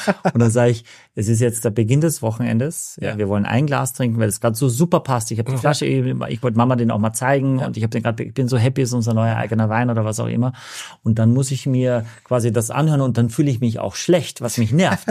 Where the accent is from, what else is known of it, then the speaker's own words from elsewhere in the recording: Austria; now in Hamburg, Germany; Nein, weil ich sehr stolz darauf bin, dass ich aus Österreich komme, ja.